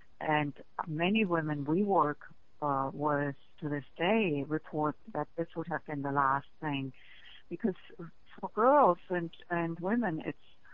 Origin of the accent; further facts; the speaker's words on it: Germany; English is a second language; I grew up in Germany